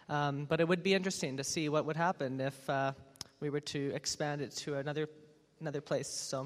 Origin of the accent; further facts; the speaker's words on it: Canada; from Canada.